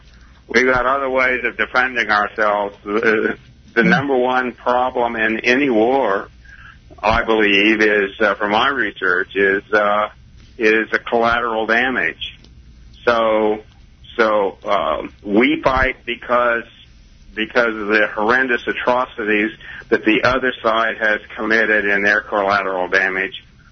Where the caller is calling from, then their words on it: Overland Park, Kansas, United States; calling from Overland Park.